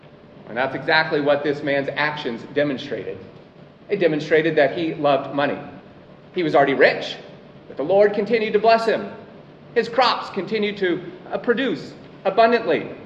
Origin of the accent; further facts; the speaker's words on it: Atlanta, Georgia, United States; it's headquartered in my hometown in the United States, Atlanta.